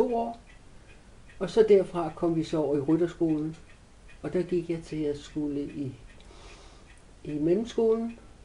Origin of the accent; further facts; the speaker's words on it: Værløse, Capital Region of Denmark, Denmark; also born or lived in Copenhagen; Nej, jeg er født i København.